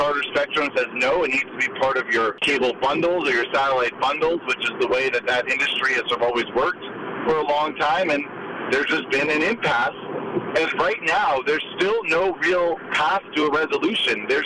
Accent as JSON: {"language": "English", "region": "New York", "country": "United States", "said": "You know, I'm from New York, and we've had this happen with the Yankees."}